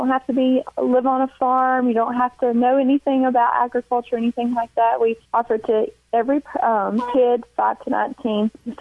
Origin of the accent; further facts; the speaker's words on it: North Carolina, United States; I'm originally from Allegheny County, so just up the mountain. My parents grew up in Allegheny, and I was raised there on a 30-acre farm.